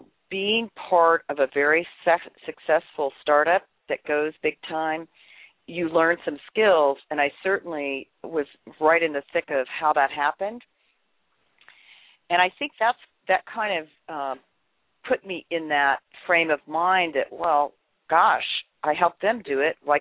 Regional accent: Van Nuys, California, United States; I was born in Los Angeles County. I'm a California native, which is a rare breed here in California, and grew up, I always say, cruising the boulevard in Van Nuys.

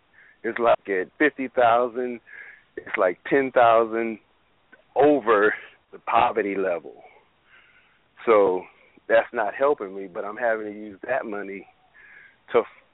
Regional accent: California, United States; I think I was on your show last week. I'm from the Bay Area.

